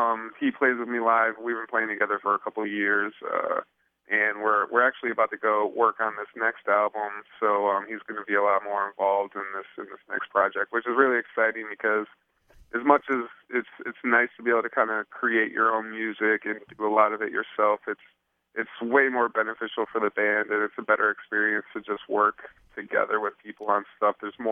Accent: Cleveland, Ohio, United States; Yeah, we're both from Cleveland, so we knew each other prior to whatever.

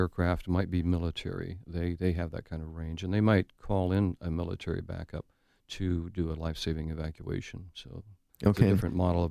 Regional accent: Detroit, Michigan, United States; also born or lived in South Dakota; We grew up in Detroit, went to college in South Dakota, and I was in South Dakota in radio.

